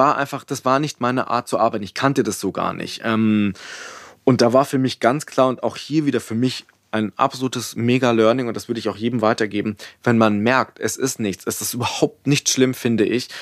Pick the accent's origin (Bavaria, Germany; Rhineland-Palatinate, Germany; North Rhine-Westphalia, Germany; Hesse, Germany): Bavaria, Germany; Munich; Ich komme aus München.